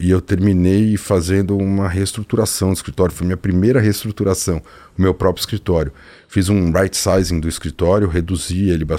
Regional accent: São Paulo, Brazil; born there; Bom, como você falou, nasci em São Paulo há 50 anos, 49 para ser exato.

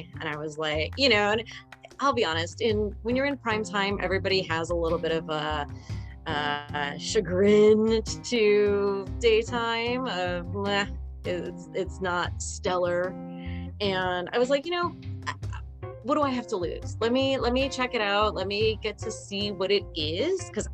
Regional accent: Midwest, United States; I don't know about you guys, but I'm from the Midwest.

